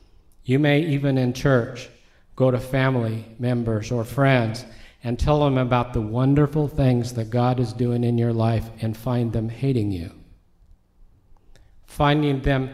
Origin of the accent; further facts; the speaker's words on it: West Coast, United States; But like a lot of people that I grew up with in the West Coast